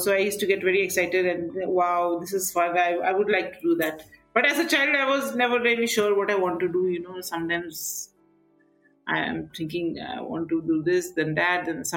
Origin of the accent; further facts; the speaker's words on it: Darjeeling, West Bengal, India; Darjeeling, growing up in Darjeeling, like, you know, you're also from Darjeeling, so you know what the favorite places are.